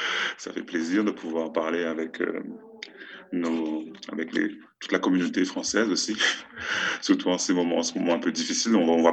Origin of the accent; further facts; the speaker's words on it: Guadeloupe; now in Portugal; Nous sommes originaires de la Guadeloupe, ma femme et moi.